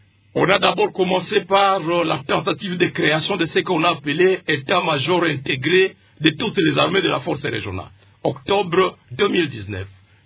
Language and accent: French; Bambou, North Kivu, DR Congo; Je suis fils du Nord Kivu, je suis fils de l'Ituri, je suis fils de Rutshuru. Dans mon village natal à Bambou